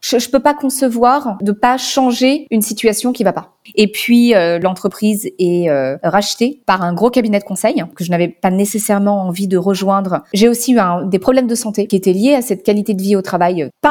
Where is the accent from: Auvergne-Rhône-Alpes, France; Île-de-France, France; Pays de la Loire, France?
Île-de-France, France; Paris; Je suis née à Paris et puis comme une bonne parisienne, j'ai fait mes études à Paris et je suis partie à l'étranger.